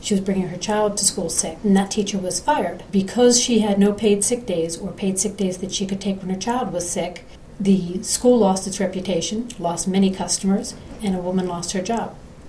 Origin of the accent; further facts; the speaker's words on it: Auburn, Maine, United States; I'm from Auburn, Maine.